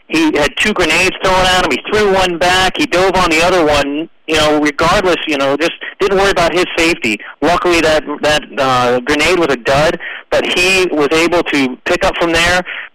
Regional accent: the South, United States; Gosh, you know, growing up in the South, barbecue was one of my favorite things.

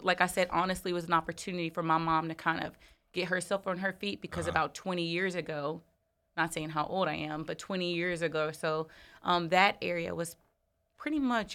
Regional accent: Long Branch, New Jersey, United States; So I'm originally from Long Branch, New Jersey. I doubt anybody really knows about it. It's kind of on the shore, not Jersey Shore.

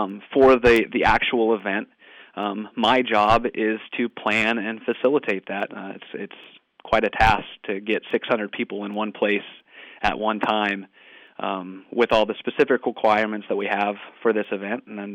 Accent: Oregon, United States; Well, I grew up in Oregon originally, and I was spoon-fed Coast Guard stories from the time I was a little kid

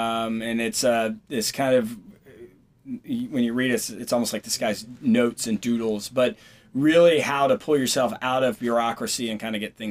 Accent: Virginia, United States; My mom lives close by. I mean, I grew up in Stafford County. Yeah. Not a lot of people can say that. I don't think a lot of people claim Stafford County.

